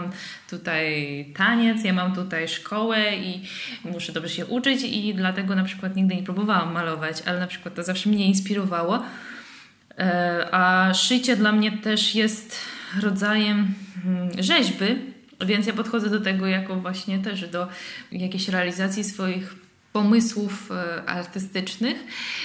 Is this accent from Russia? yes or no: yes; Russia; now in Poland; No dla mnie to oczywiście wszystko dla mnie było wielkim szokiem, ponieważ przyjechałam z Rosji, z niewielkiego miasta, gdzie mamy zupełnie, no nie powiedziałabym zupełnie, ale jednak taką inną kulturę miejską